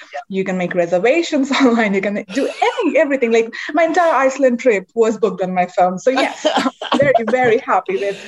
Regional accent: India; we didn't have any phones in our house when we were growing up in India.

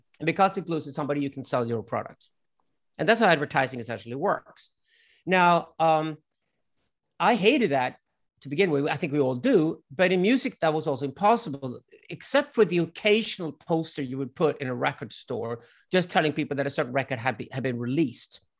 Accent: Sweden; And we grew up in Sweden with a Swedish mother. Her parents or her family had been missionaries in Africa, and my father had roots in Africa.

